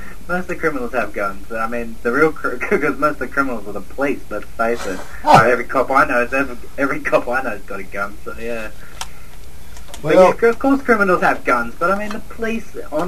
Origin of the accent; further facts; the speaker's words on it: Australia; As an Australian, you know, since we got our guns, well, we still got guns, but we got most of the good ones taken off us.